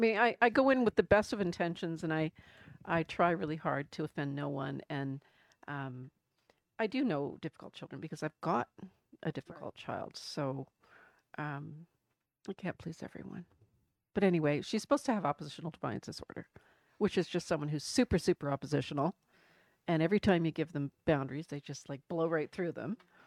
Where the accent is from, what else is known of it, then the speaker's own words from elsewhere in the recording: Canada; because I'm Canadian.